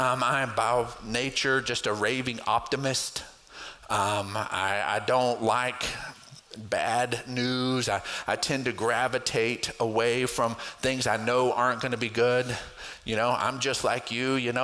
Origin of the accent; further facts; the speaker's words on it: Texas, United States; If I get too focused on my citizenship as an American, as a Texan, some of the struggles that we're dealing with right now, it can begin to take me off course.